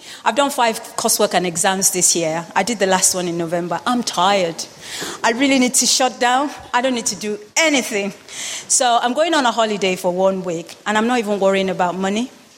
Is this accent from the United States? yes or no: no; Nigeria; We like top quality, particularly from where I come from. From my background as a Nigerian, we take pride in education and quality one.